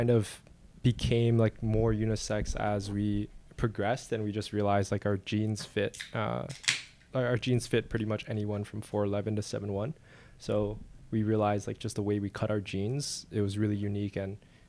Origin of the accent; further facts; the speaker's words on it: New York, United States; Born and raised in New York.